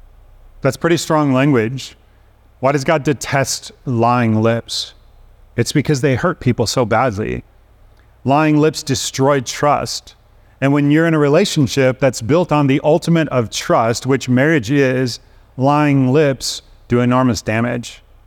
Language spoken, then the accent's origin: English; Chicago, Illinois, United States; Like, I grew up in Chicago, where people are kind of odd about this sort of emotional confrontation.